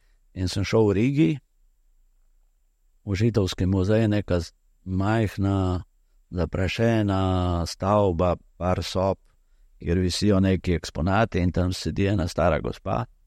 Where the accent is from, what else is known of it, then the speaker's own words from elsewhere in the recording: Littoral, Slovenia; jaz prihajam z Primorske, kjer smo imeli izkušnje